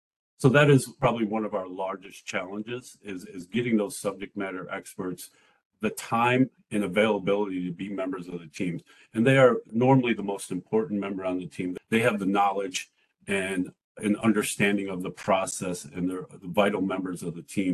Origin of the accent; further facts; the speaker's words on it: Wisconsin, United States; I was born and raised in Wisconsin.